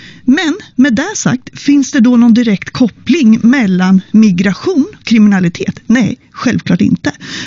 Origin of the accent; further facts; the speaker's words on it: Örebro, Örebro County, Sweden; att min hemstad Örebro är segregerad.